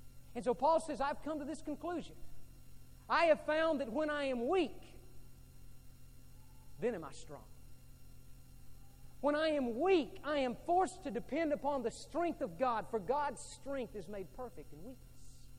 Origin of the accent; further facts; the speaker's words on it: Texas, United States; When I was a kid growing up on the Gulf Coast of Texas, there were a couple of occasions when my dad took me floundering.